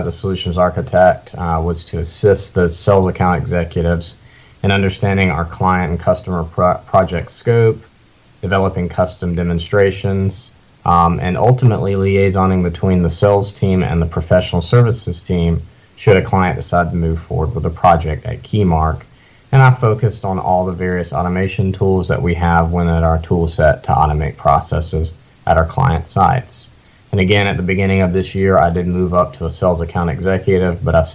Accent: Greenwood, South Carolina, United States; born there; I was born on New Year's in 1989, and I was actually the first child born in Greenwood, South Carolina, that year.

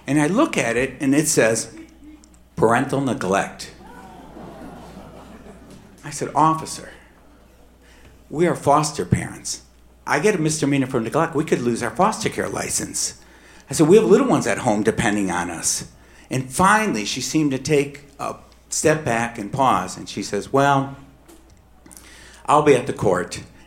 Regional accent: Detroit, Michigan, United States; I mean, I grew up in Detroit. When I was a 16-year-old, I was bussing tables, washing dishes at the clock restaurant

